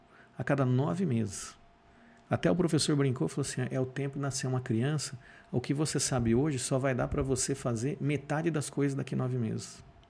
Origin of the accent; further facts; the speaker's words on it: Jaú, São Paulo, Brazil; Eu não chorei naquele momento porque eu sou de Jaú, lenhador e viking.